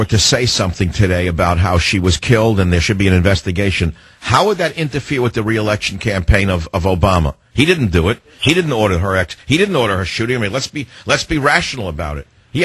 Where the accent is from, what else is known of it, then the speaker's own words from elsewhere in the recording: San Francisco, California, United States; on KSFO in my hometown of San Francisco.